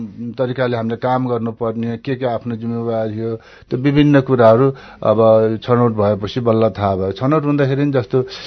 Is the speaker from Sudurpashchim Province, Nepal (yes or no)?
no; Baglung, Gandaki Province, Nepal; now in Butwal, Nepal; बागलुङ आडस्थान बलेवाचौर 14 हो, हाल चाहिँ बुटौल 11 भुवन सिंह मार्ग मा बस्छु म।